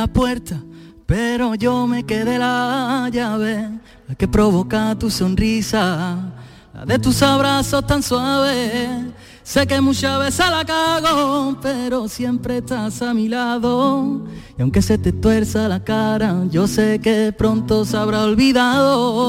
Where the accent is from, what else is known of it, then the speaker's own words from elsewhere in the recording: Fuente de Andalucía, Andalusia, Spain; mis dos compadres que son madrileños y yo que soy de aquí de Fuente de Andalucía, de Sevilla.